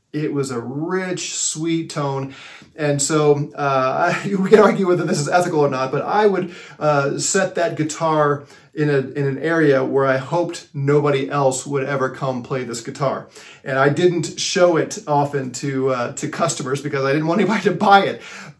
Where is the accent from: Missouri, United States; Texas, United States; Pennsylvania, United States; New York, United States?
Missouri, United States; St. Louis; I was born and raised in St. Louis. But we would make a trip to southern Missouri, where my family was from.